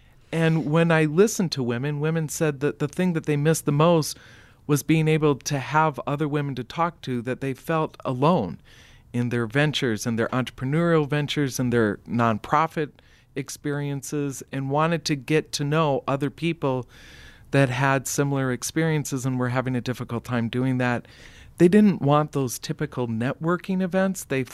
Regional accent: Rapid City, South Dakota, United States; I'm a fifth-generation South Dakotan raised in Rapid City, and when I came back home

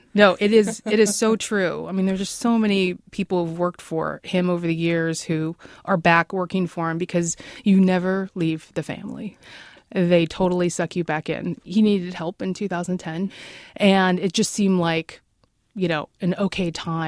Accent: Seattle, Washington, United States; You know, growing up in Seattle neighborhoods, you see stained glass all over the place

